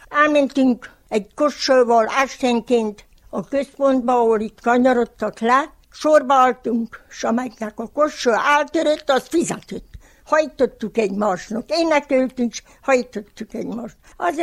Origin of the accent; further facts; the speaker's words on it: Homoródjánosfalva, Brașov County, Romania; Homorod János falvi. Itt születtem, ide voltak a szüleim.